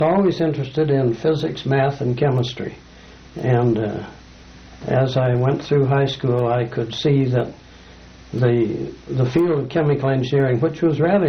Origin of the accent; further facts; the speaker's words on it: Nanton, Alberta, Canada; born there; I was born in Nanton, Alberta. Nanton is a small town just south of Calgary, about 50 miles. And my father owned a small general store in Nanton.